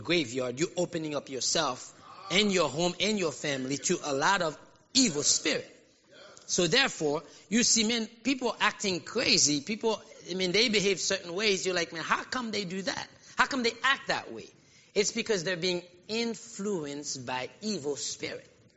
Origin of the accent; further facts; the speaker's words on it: Haiti; But for us Africans, I grew up in Haiti, and I know about voodoo.